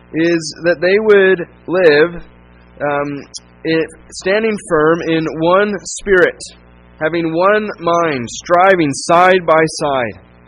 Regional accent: Tucson, Arizona, United States; Growing up in Tucson, and probably similar to here, you would know someone is not a local

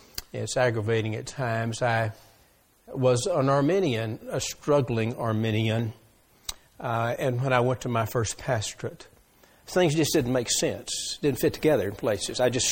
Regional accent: Hideaway, Texas, United States; And they say, where are you from? I said, here. Didn't sound very exciting, but I live in Hideaway, a hideout, so to speak. And I'm a local yokel.

